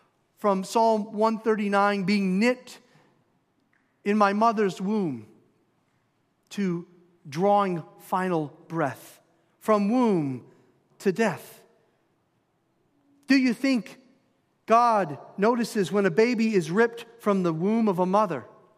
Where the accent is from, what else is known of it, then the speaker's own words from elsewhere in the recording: Minnesota, United States; In Minnesota, I grew up out in the country. Double-wide trailer. My grandparents partitioned their land, gave us 8 acres.